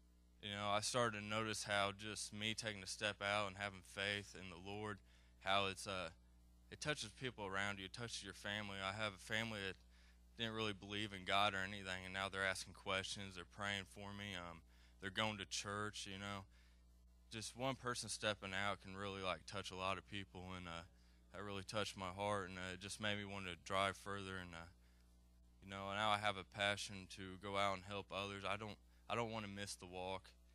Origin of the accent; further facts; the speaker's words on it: Brownsburg, Indiana, United States; I'm from Brownsburg, Indiana.